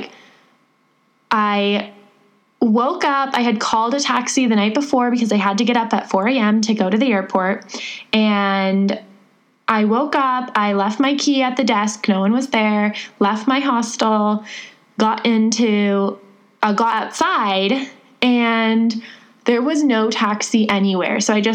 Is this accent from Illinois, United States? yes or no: no; California, United States; and I am from California, if you don't already know, and Robbie is from New Zealand.